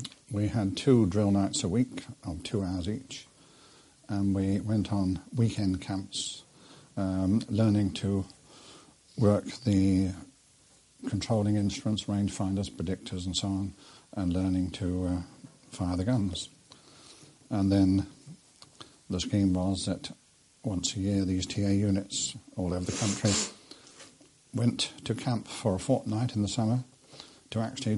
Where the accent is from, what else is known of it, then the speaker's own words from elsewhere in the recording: South East England, United Kingdom; also born or lived in Warwick; I grew up on the Isle of Wight. My mother's family was an island family, and that's where I grew up.